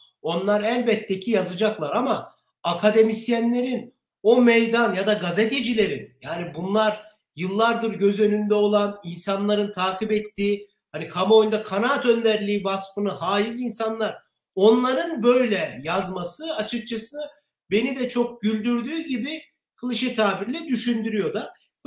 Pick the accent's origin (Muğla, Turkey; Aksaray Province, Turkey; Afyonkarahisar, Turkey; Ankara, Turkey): Aksaray Province, Turkey; Aksaray; Ben 2002 seçimlerinde Saadet Partisi'nin memleketim Aksaray'daki mitingine denk gelmiştim.